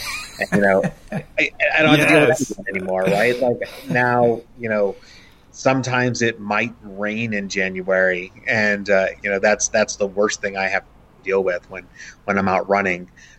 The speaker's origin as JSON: {"language": "English", "region": "Connecticut", "country": "United States", "tie": "born or raised there", "moved": "as an adult", "lives_now": "California, United States", "said": "I grew up not here in California, where the weather is perfect, but on the East Coast in Connecticut."}